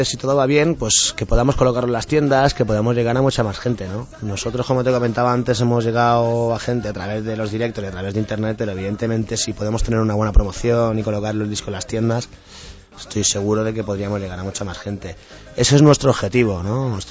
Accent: Sant Cugat del Vallès, Catalonia, Spain; Pero en San Cugat a mí me da mucho respeto tocar en mi pueblo siempre, ¿no?

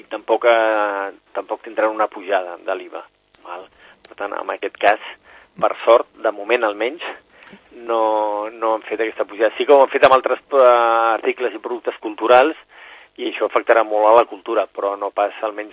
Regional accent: Sant Cugat del Vallès, Catalonia, Spain; jo sóc de Sant Cugat.

